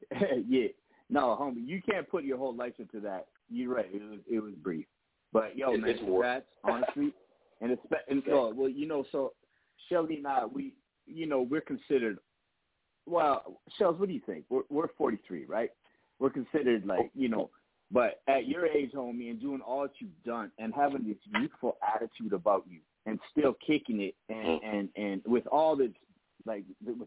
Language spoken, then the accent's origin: English; Edmonton, Alberta, Canada; I'm in Edmonton, Alberta, Canada right now, bro.